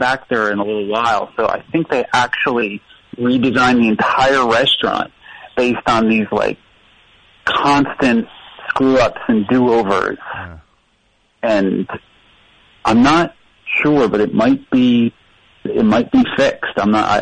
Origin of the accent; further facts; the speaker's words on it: Point Pleasant, New Jersey, United States; Yeah, so I grew up in Point Pleasant, New Jersey.